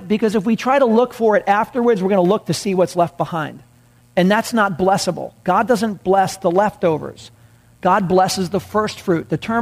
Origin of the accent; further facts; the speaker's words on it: New York, United States; I'm a kid from New York where people would steal your lunch on the way to school.